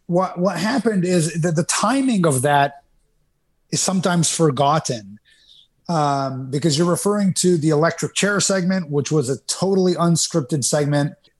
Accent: Canada; where I was growing up in Canada

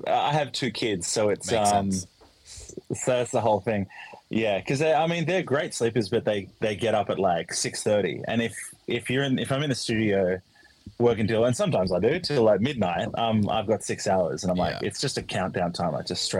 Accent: Australia; I'm an Australian artist and I wasn't touring and I couldn't tour because I wasn't getting booked anywhere else in the world.

